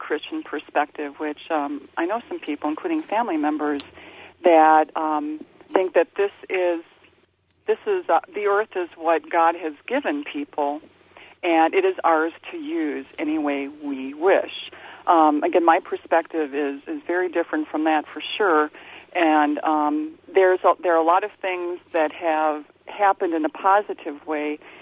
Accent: Wisconsin, United States; now in Indiana, United States; I live in Indiana. I'm from Wisconsin

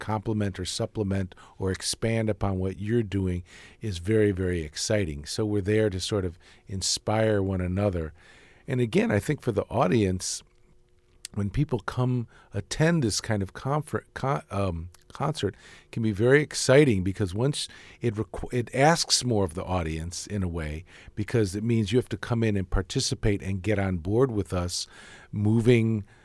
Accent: Chicago, Illinois, United States; I'm from Chicago originally.

